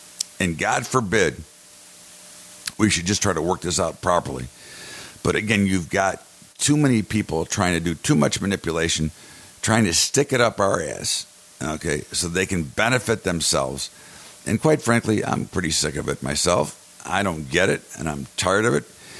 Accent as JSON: {"language": "English", "country": "United States", "said": "Again, I'm an American. Okay, I'm for everybody."}